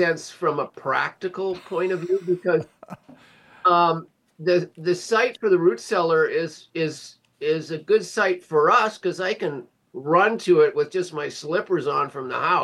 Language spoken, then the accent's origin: English; United States; moved away as an adult; You know, I come up from the States back in the Vietnam era as an anti-war resistor.